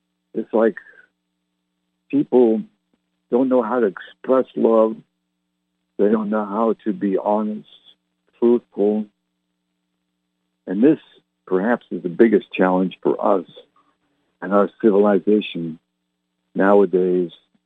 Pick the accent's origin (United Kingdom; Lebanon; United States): United Kingdom; England; let me stop right there and explain why we're English rock and roll band. The fair perspective being English, not having lived in America, at least not now.